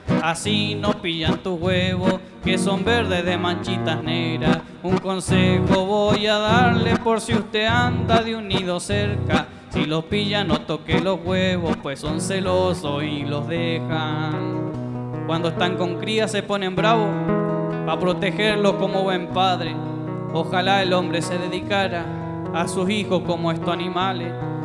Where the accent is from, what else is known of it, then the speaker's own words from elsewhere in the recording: Chile; Y como somos chilenos, tenemos que darnos cuenta que es una nación a la que se le está golpeando mucho.